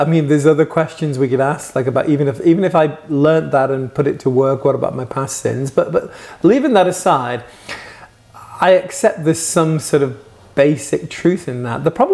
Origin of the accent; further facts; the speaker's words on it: Liverpool, North West England, United Kingdom; born there; I was born in Liverpool and otherwise known as the Promised Land. And, you know, the home